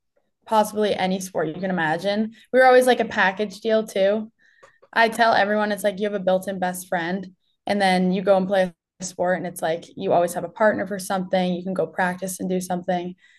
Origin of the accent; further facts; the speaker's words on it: Massachusetts, United States; I'm from the Cape. I actually went to high school at Tabor Academy. So I boarded since I was 14. I've lived away from home.